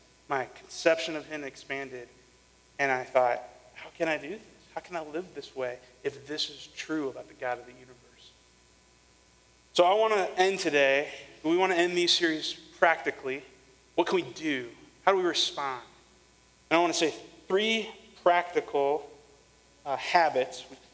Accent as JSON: {"language": "English", "region": "Illinois", "country": "United States", "tie": "born or raised there", "said": "I grew up in Illinois."}